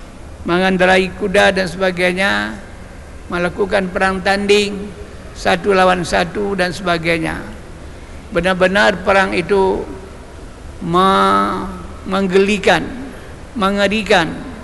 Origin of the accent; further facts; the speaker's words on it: Aceh, Indonesia; Sama juga dengan kakek-kakek kita orang Aceh